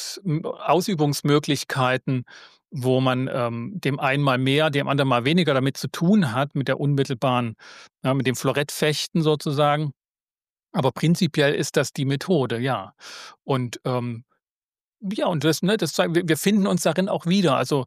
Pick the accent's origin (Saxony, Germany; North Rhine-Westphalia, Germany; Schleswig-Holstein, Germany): Saxony, Germany; ich komme aus dem Erzgebirge